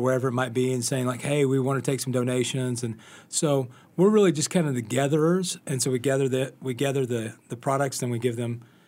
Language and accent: English; Fort Smith, Arkansas, United States; So I'm from Fort Smith